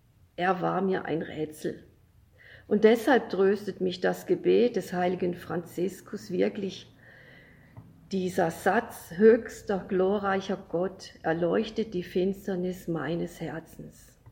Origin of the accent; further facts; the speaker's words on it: Rheinfelden, Baden-Württemberg, Germany; Ich bin hier in Rheinfelde geboren und aufgewachsen. Und zwar in einer gläubigen und betenden Familie. Ich bin jetzt 63 Jahre alt